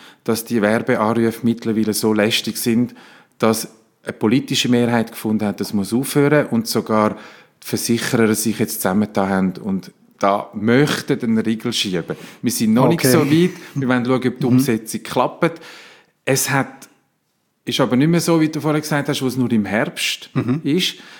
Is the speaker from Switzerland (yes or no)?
no; Italy; Früher habe ich gelernt, als Italiener musst du eher ruhig sein